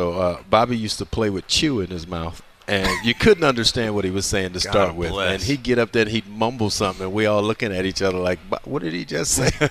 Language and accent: English; New Orleans, Louisiana, United States; Even though I'm from New Orleans and love the Saints, but I am always a Falcon at heart.